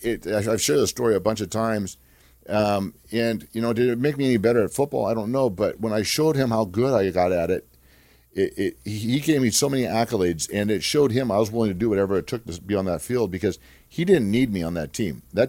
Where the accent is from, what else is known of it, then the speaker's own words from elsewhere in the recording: Glendora, California, United States; But I'm a Southern California boy. I grew up in Glendora, California. I was born in Duarte.